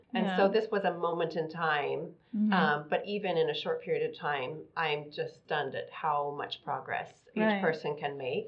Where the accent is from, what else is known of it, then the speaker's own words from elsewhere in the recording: Western United States, United States; So I am very white. I grew up in the West, Western United States